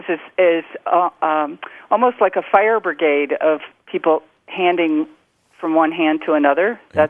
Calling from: Taos, New Mexico, United States; I'm calling from Taos, New Mexico.

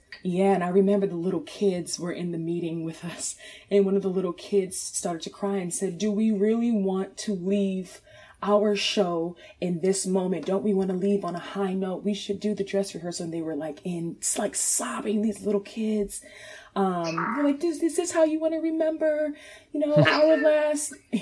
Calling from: Chesapeake, Virginia, United States; I am calling from Chesapeake, Virginia.

